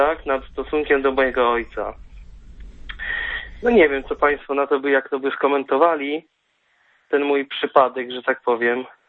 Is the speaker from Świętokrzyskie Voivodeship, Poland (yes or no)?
no; Włonie, Masovian Voivodeship, Poland; pochodzę z Włonia koło Warszawy.